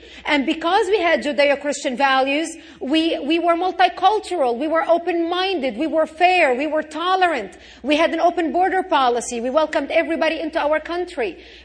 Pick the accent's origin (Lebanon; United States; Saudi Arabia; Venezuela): Lebanon; I come from Lebanon.